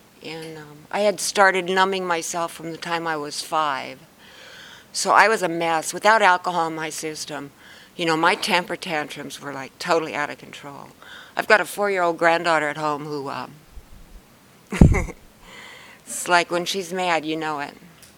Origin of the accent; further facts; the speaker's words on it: Tustin, California, United States; from Tustin. Moved up here about 3 years ago